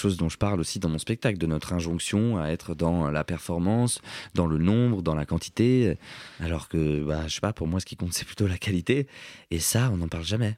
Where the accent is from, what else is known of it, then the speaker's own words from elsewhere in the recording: Cergy, Île-de-France, France; et que je viens de Cergy